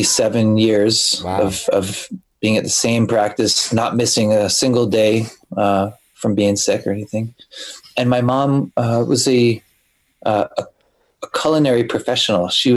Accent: Rhode Island, United States; I'm American, you know, I grew up in Rhode Island.

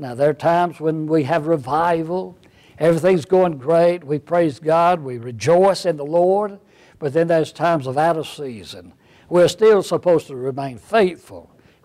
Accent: United States; born there; my citizenship is not of this world, though I'm an American by birth.

